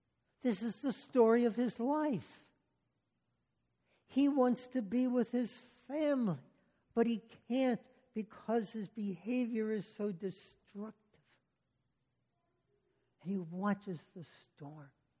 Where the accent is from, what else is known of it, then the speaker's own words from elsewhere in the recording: New Jersey, United States; because I was growing up in New Jersey.